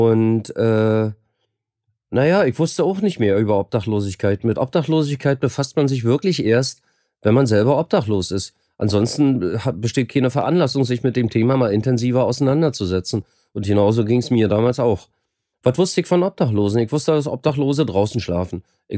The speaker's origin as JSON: {"language": "German", "region": "Berlin", "country": "Germany", "also_born_or_lived": "Rotenburg (Wümme), Germany / Sweden / Gran Canaria, Spain", "moved": "yes", "said": "bin eigentlich Berliner, war aber 15 Jahre nicht in Berlin. Ich habe noch 4 Jahre in Rothenburg-Wümme gelebt, war ein knappes Jahr in Köln, habe dann 2 Jahre in Schweden gelebt und war dann insgesamt 8 Jahre in Spanien auf Gran Canaria."}